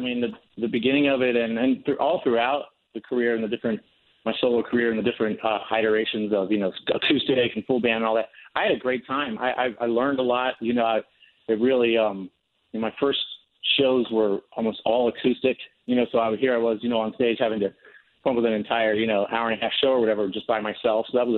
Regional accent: East Coast, United States; now in Los Angeles, United States; I had just moved to Los Angeles after Chris growing up on the East Coast.

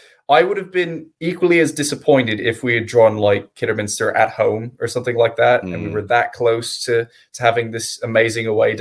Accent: United States; And, you know, speaking as an American

